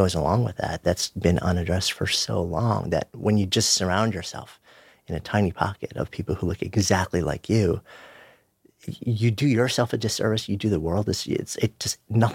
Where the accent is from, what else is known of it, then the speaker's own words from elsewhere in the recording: New York City, New York, United States; you know, being a New Yorker, both of us being New Yorkers